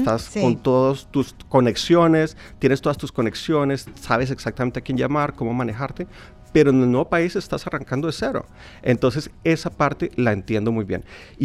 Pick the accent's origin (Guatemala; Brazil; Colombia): Colombia; yo como colombiano, veo todos los artistas, todo lo que está ocurriendo en Medellín